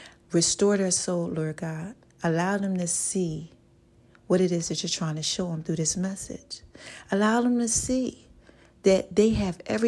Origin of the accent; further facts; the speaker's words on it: New Jersey, United States; Okay, I'm from New Jersey.